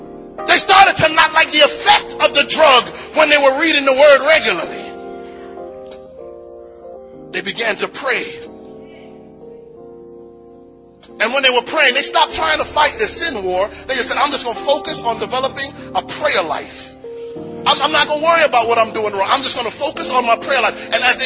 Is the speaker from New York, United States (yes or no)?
no; Connecticut, United States; You know, I'm from Connecticut, so, you know, we would just pretend we were from Brooklyn sometimes.